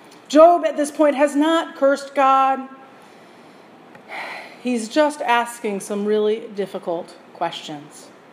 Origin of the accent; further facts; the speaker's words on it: Michigan, United States; I grew up in West Michigan in an era when the Detroit Tigers were pretty hopeless.